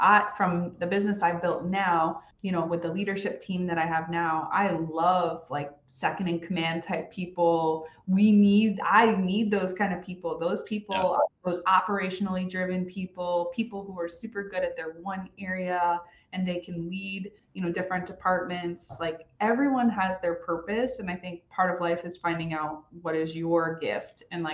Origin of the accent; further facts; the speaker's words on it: New York, United States; I grew up in New York in an entrepreneurial family.